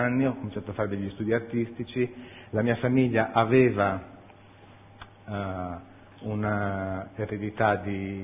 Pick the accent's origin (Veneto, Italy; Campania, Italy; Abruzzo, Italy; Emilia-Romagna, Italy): Veneto, Italy; Verona; Io sono veronese, vengo da una città che è carica di storia, c'è un fiume, e questo fiume è l'Adige